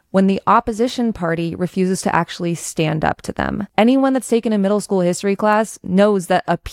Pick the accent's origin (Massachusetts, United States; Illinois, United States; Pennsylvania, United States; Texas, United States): Illinois, United States; Chicago; I'm from Chicago, and I'm running for Congress in the 9th District of Illinois.